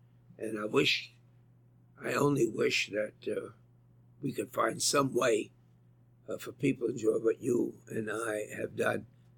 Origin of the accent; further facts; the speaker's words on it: New York, United States; I'm so proud of being a New Yorker.